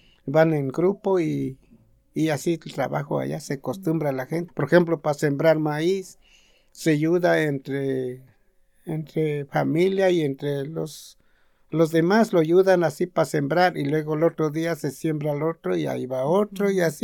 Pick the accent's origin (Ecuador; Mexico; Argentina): Mexico; Ayutla; born there; nací en Ayutla, pero ahora estoy aquí en Guayas y así